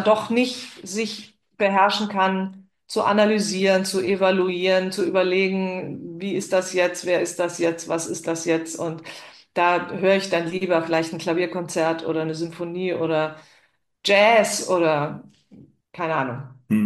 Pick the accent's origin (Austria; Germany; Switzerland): Switzerland; ich bin ja in der Schweiz aufgewachsen